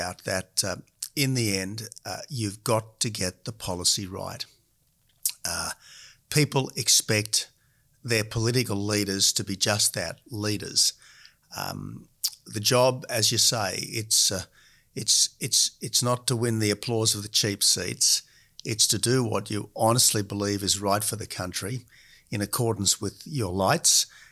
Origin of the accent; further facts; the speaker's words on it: Australia; And while I, as an Australian patriot, I want every government to succeed